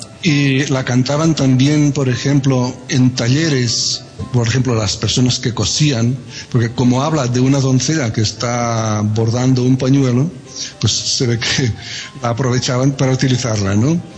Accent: Catalonia, Spain; Y como saben ya más de dos, yo soy catalán.

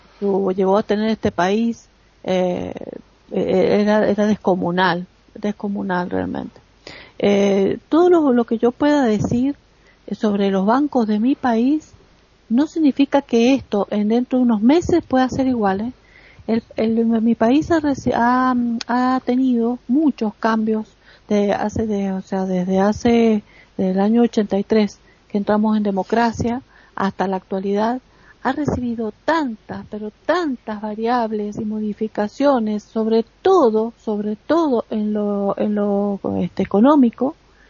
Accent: Argentina; han habido momentos en mi país, la República Argentina

